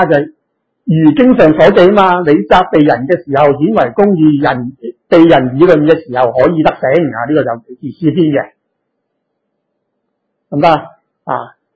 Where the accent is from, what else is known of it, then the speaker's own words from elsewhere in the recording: China; 宗教即系我哋中国人都一样嘅，系嘛？